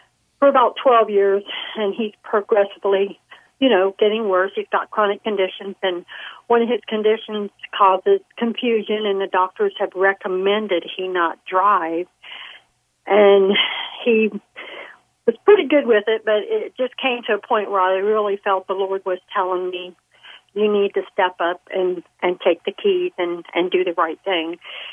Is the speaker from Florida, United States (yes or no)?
yes; Florida, United States; I'm from Florida. I just came across your show.